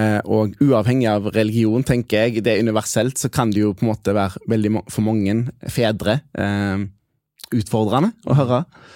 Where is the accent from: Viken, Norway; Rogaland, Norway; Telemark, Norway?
Rogaland, Norway; Haugesund; Ja, det er det som det dialektet der, jeg er fra Haugesund.